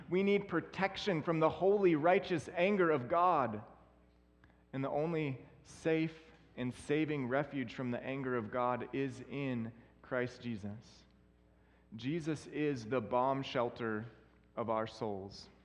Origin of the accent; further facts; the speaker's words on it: Minot, North Dakota, United States; So I'm from Minot, and so the air base is right there